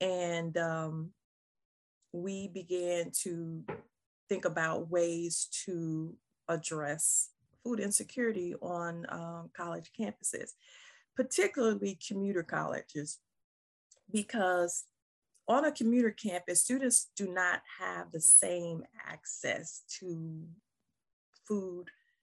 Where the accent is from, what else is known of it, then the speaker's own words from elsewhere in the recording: Mississippi, United States; because honestly, I'm from the South, I'm from Mississippi. I didn't know a whole lot about Drexel